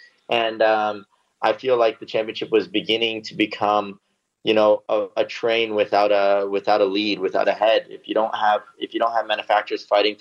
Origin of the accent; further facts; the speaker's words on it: United States; And to have the chance to win that as an American, it's, you know, it's a memory that'll last a lifetime.